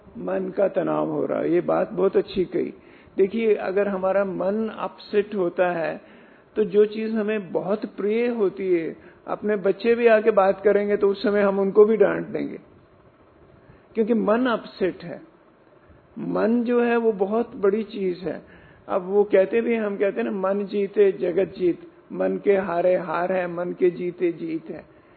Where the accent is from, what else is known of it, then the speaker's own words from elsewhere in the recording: Siwan, Bihar, India; मैं सीवन से हूँ। बचपन मैंने सीवन में गुजारा है। पिताजी जॉब करते थे तो उनके साथ रहते थे